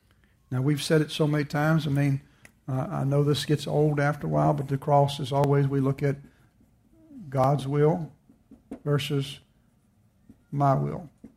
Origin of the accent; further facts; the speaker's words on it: United States; I'm a Christian first and I'm American second.